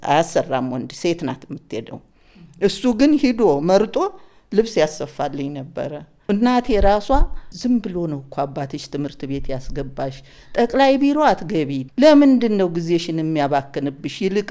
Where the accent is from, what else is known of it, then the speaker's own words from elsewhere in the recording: Kutaber, Amhara, Ethiopia; born there; የተወለድኩት ኩታበር ወረዳም ይባላል አካባቢ ነው።